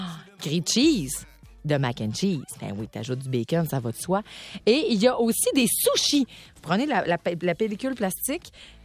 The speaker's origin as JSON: {"language": "French", "region": "Quebec", "country": "Canada", "accent": "Lac-Saint-Jean", "said": "notamment du Lac-Saint-Jean, vous avez entendu mon accent, Kraft Dinner."}